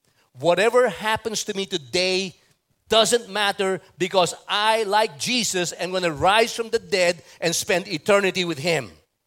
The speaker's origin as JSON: {"language": "English", "country": "Philippines", "second_language": "English", "said": "it's also hard to preach in English because I'm a Filipino."}